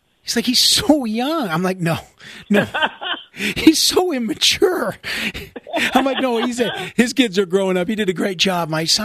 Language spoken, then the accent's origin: English; St. John's, Newfoundland and Labrador, Canada; I'm a broke comedian, I have no prospects, I'm from St. John's